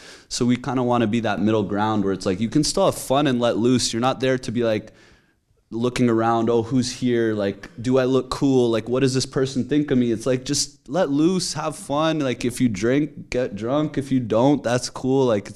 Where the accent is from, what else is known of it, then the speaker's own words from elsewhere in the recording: Toronto, Ontario, Canada; I'm from Toronto originally